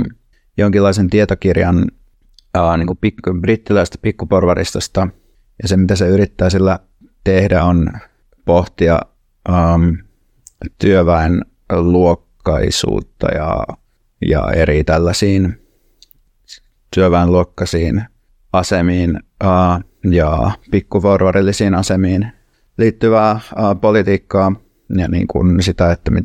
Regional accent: Turku, Southwest Finland, Finland; moved away; Mä oon täältä kotoisin ja mä oon muuttanut pois täältä reilu 10 vuotta sitten

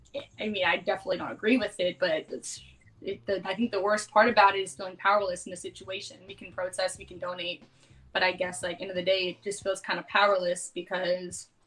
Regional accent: Boston, Massachusetts, United States; born there; No, I was born in Boston.

